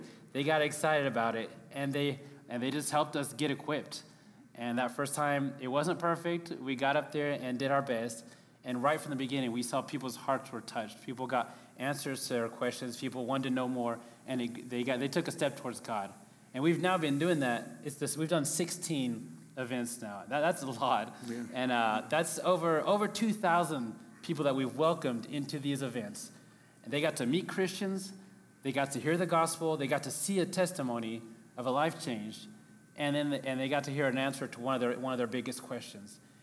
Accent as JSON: {"language": "English", "country": "France", "tie": "born or raised there", "said": "We realized with our experience as growing up in France that many people have questions"}